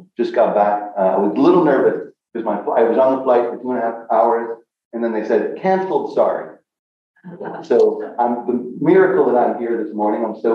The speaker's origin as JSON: {"language": "English", "town": "Chicago", "region": "Illinois", "country": "United States", "tie": "born or raised there", "also_born_or_lived": "New Orleans, United States", "moved": "as an adult", "said": "I grew up in Chicago through high school and moved to New Orleans."}